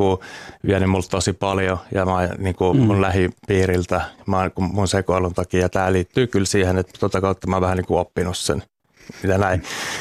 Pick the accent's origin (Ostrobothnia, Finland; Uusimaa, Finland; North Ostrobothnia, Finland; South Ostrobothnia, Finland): Uusimaa, Finland; Helsinki; born there; Ja sitten Helsingissä